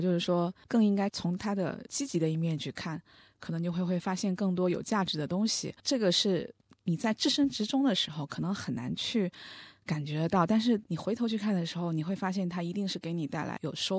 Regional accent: Hubei, China; 我的家乡在湖北。

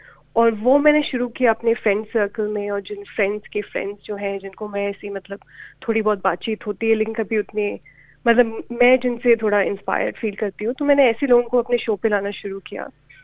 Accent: Delhi, India; मैं वैसे तो मैं दिल्ली से हूँ

